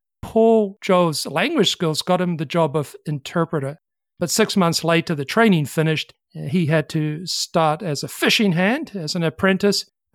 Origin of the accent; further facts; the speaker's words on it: New Zealand; mostly from America, but some too from my home country of New Zealand